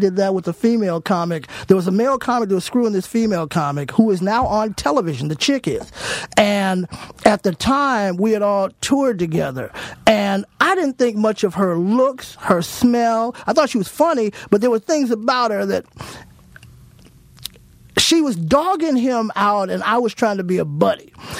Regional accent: Los Angeles, California, United States; born there; Yeah, originally. Oh, really? I was born in L.A.

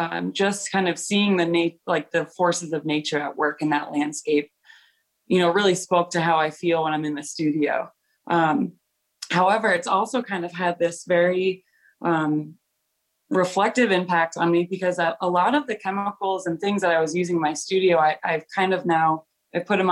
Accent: Stratford, Connecticut, United States; moved away as an adult; also born or lived in Indiana; now in Albany, United States; I grew up in Stratford, Connecticut, so about 2.5 hours away from here. I moved to Albany in 2007 to pursue my BFA, and then did 3 years at Indiana, and then came back.

